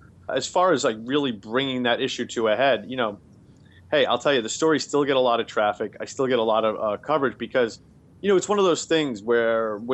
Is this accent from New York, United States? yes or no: yes; Queens, New York, United States; now in Boston, United States; especially I'm from Queens and I've lived in Boston for, you know, 14 years.